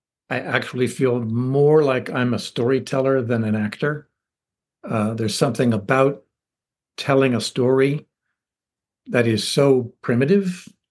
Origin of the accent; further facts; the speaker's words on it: Washington, District of Columbia, United States; So I was in my hometown of Washington, D.C., and I started doing plays in little theaters.